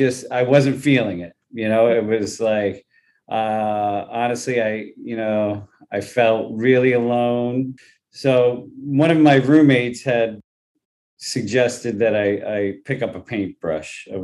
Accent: New York, United States; Living in Manhattan, I grew up in Westchester County, and in high school, I was taking classes at School of Visual Arts for film and photography

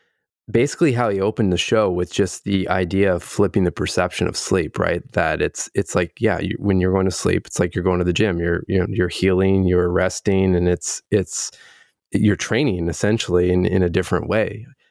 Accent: Canada; I know I'm Canadian, but I feel like that sounds off.

